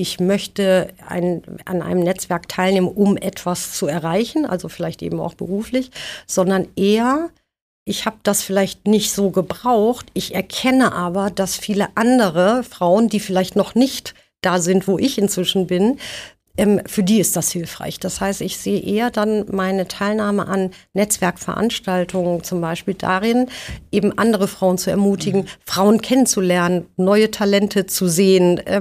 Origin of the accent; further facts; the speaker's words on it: Rhineland, Germany; born there; now in Frankfurt, Germany; Ich bin ja gebürtige Rheinländerin